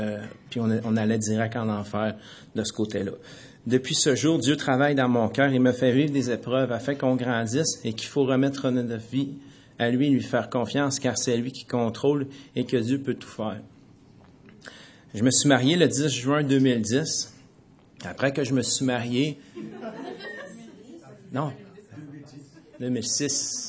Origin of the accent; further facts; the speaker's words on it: Chicoutimi, Quebec, Canada; born there; Je suis né à Chicoutimi.